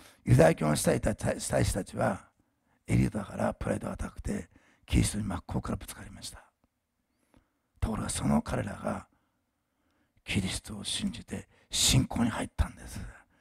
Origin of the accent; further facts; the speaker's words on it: Osaka, Japan; 私大阪人だから食べ物のことで問題になるとホッとするんだよね